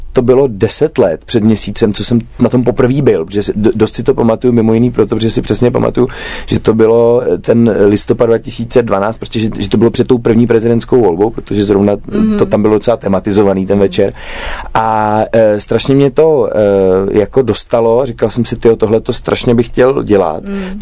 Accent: Mladá Boleslav, Central Bohemian Region, Czechia; Já jsem tím, že jsem rodák z Mladý Boleslavy

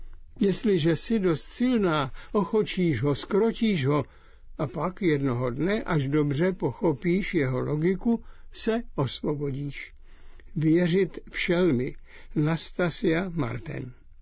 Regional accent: Opočno, Hradec Králové Region, Czechia; jsem z Opočna, kde také máme kapucínský klášter, byť bývalý, na jehož mnišské osazenstvo se pamatují z dětství

